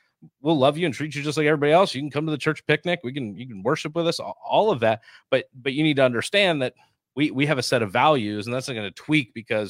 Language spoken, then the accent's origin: English; New Jersey, United States; now in Youngstown, United States; I mean, growing up in New Jersey versus being here in Ohio, there were two different fabrics.